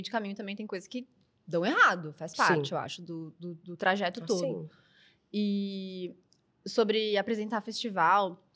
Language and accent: Portuguese; Brazil; Oi, eu sou do Brasil! Vem aqui! Eu vim de longe!